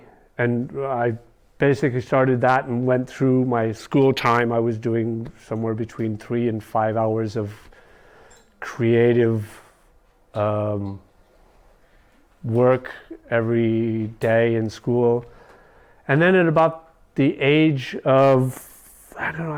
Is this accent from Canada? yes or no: no; Puerto Rico; born there; I was born in Puerto Rico and lived in about 9 different countries.